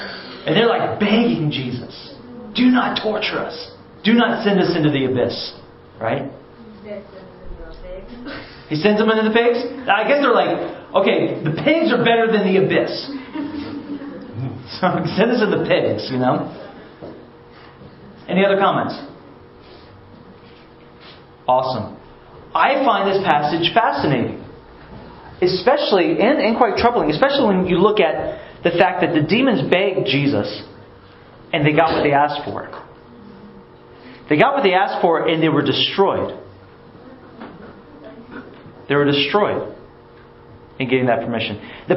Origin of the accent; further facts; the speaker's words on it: Dover, Florida, United States; I grew up in Dover, kind of right by Plant City. It's like the slums of Plant City. That's kind of where I grew up.